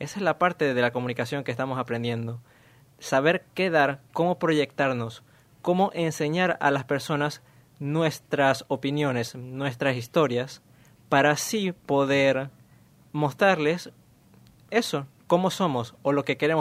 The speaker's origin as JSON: {"language": "Spanish", "country": "Venezuela", "said": "soy venezolano y hasta hace poco era estudiante de comunicación social"}